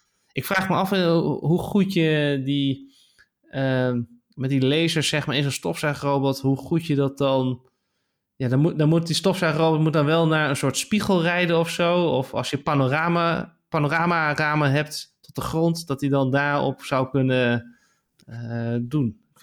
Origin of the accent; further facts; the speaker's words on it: Netherlands; Zo'n beetje het grootste datalek dat we als Nederlanders hebben gehad.